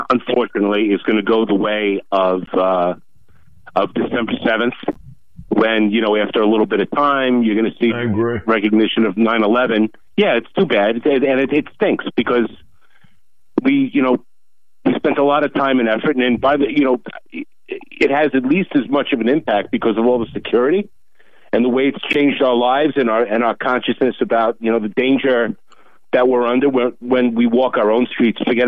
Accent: United States; now I'm afraid to go anywhere because they're going to spot me as an American.

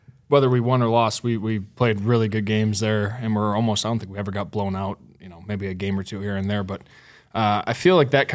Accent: Chicago, Illinois, United States; But I knew who Larks was just growing up and being in the Midwest.

